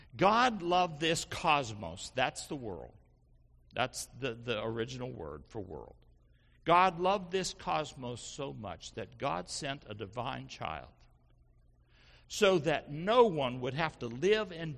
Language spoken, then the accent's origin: English; Tennessee, United States; I grew up in Montgomery County, Tennessee.